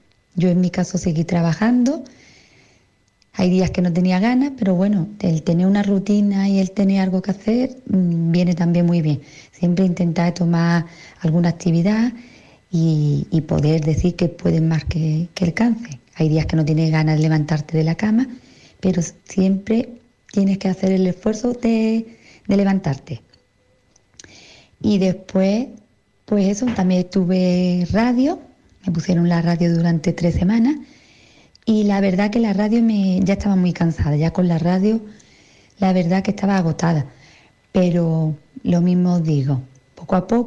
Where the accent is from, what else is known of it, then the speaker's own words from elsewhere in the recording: Álora, Andalusia, Spain; tengo 36 años y soy de Álora, Málaga.